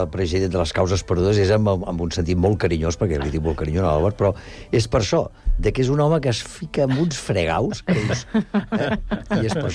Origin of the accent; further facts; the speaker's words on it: Barcelona, Catalonia, Spain; now in Sant Cugat del Vallès, Spain; jo vinc de Gràcia.